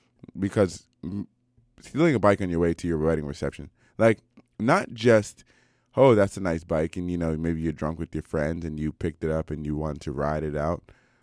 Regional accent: United States; it's so largely shaped by me being American.

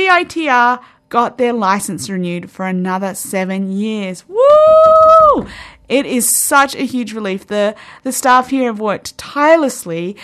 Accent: Australia; my home country of Australia.

